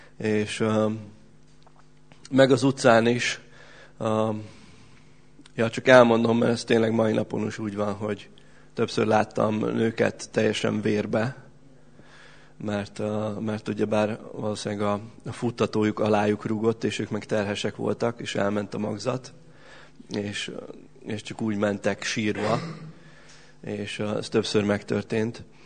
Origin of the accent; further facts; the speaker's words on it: Budapest, Hungary; A 8. kerületben nőttem fel Budapesten